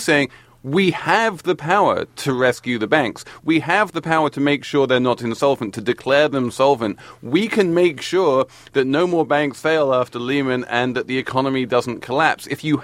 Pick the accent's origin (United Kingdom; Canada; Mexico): United Kingdom; England; now in United States; I have to complain as an Englishman in America